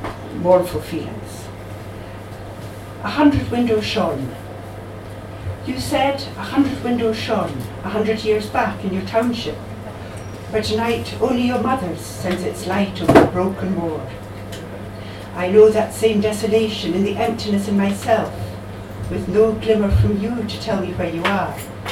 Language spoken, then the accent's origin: English; Edinburgh, Scotland, United Kingdom; now in Skye, United Kingdom; I'm from Edinburgh originally, and I stay in Skye now